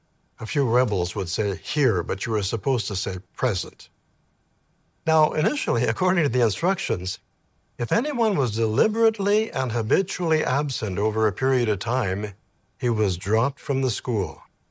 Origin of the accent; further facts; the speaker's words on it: Canada; Before we had a kingdom hall in my hometown, the congregation met in a rented facility. Now in October, the place was decorated for Halloween. And in December, there was a great big Christmas tree on the platform. We couldn't move it. Now, this was in Canada